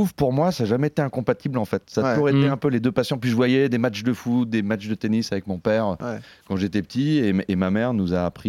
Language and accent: French; Lyon, Auvergne-Rhône-Alpes, France; J'ai grandi à Lyon.